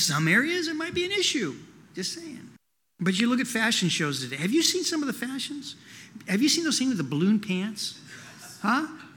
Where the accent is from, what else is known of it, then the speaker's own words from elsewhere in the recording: Oklahoma, United States; also born or lived in California; I'm from Oklahoma. She came out to visit. We're living in California.